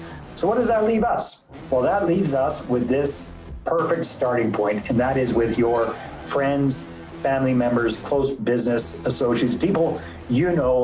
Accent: British Columbia, Canada; so I am a British Columbia boy, Canadian, as you'll probably pick up from the accent after a little while if I say out and about a few times.

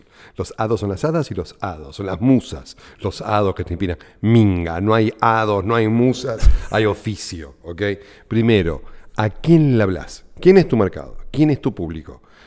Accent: Buenos Aires, Argentina; yo soy de Flores, nativamente.

